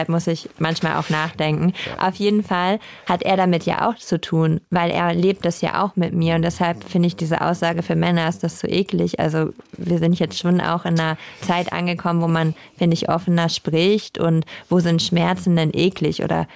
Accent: Lower Saxony, Germany; ich komme ja aus Ostfriesland und ich habe früher dort immer mit einer Fotografin Bilder gemacht.

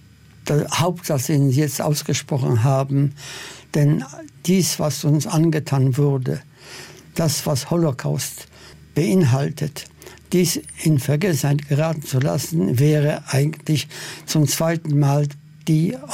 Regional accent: Poland; German is a second language; auch in meinem Heimatland Polen

